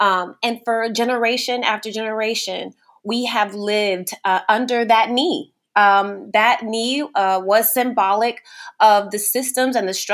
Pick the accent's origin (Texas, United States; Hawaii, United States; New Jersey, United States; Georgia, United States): Texas, United States; I'm originally from Texas, was born into a family of very active faith practitioners.